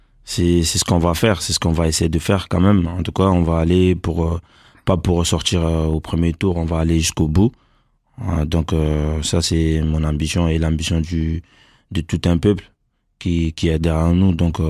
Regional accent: Mali; parce que voilà, c'est marocain et moi je suis un malien

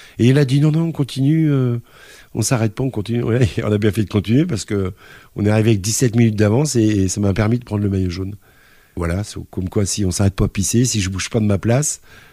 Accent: Normandy, France; j'étais extrêmement motivé chez moi en Normandie

